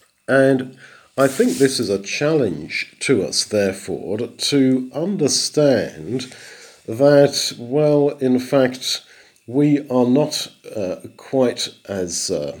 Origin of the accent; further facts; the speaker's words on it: London, United Kingdom; just stand on the streets of my hometown, London, or any big city, and hand out tracts.